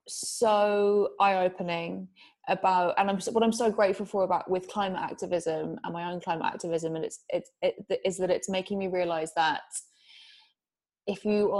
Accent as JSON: {"language": "English", "region": "England", "country": "United Kingdom", "said": "I know, okay, I'm English, but he's made it over here."}